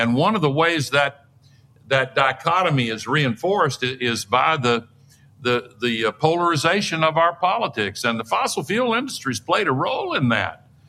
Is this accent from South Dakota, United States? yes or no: no; Tennessee, United States; Howard Baker was one of the leaders in the Senate from my home state of Tennessee